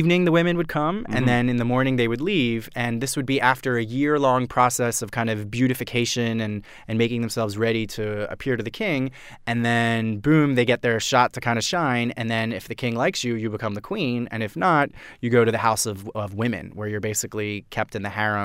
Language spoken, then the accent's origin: English; Philadelphia, Pennsylvania, United States; You know, I'm from Philly. I went to University of Michigan.